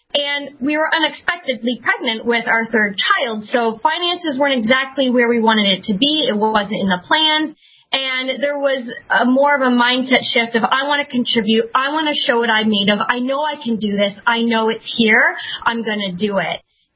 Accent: Canada; I'm from Canada. Come from my mama here in Chile, Canada.

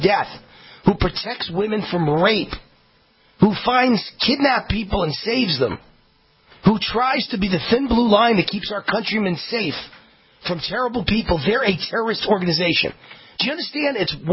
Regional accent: Nevada, United States; they wouldn't have given them driver's licenses in states like California and even my home state of Nevada.

